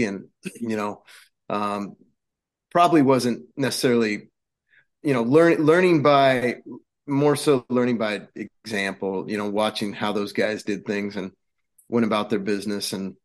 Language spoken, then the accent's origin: English; Corvallis, Oregon, United States; You know, I grew up in Corvallis, Oregon, small sports town, as we all know.